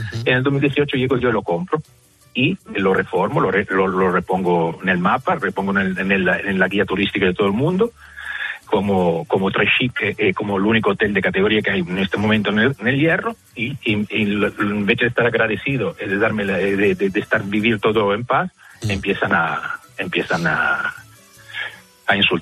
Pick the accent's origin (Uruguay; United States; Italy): Italy; moved away as an adult; now in Canary Islands, Spain